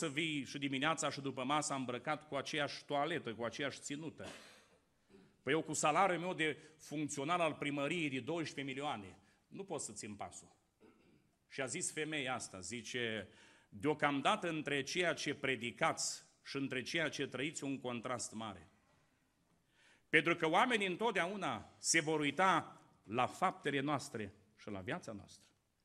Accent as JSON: {"language": "Romanian", "town": "Suceava", "region": "Suceava County", "country": "Romania", "said": "La noi în Suceava, eu vin de acolo din Suceava"}